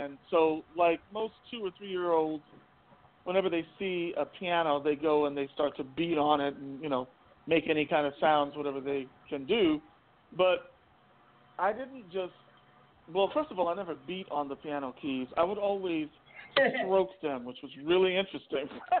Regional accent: Pine Bluff, Arkansas, United States; Well, I grew up, I was born and raised in Arkansas, grew up in Pine Bluff, Arkansas

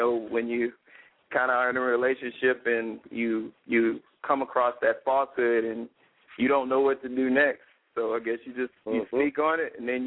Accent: Chicago, Illinois, United States; I'm originally from Chicago, where I totally feel your pain with the cold weather.

